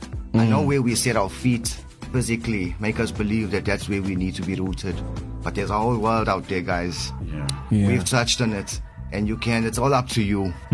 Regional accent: Windsor, South Africa; growing up in Windsor actually gave us the experience to say the lyrics that we do say.

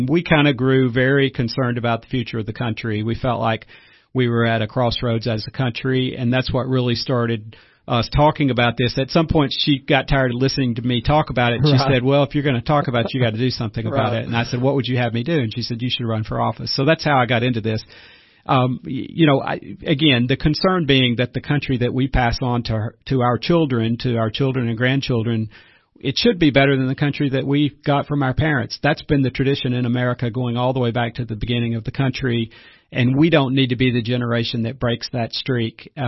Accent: Cookeville, Tennessee, United States; I grew up in Cookeville, went to all the way through school, graduated from Cookeville High School.

